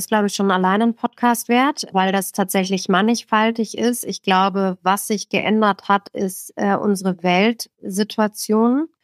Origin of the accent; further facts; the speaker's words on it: West Berlin, Berlin, Germany; Ich komme aus West-Berlin, für mich war das Thema West-Ost ein Riesenthema.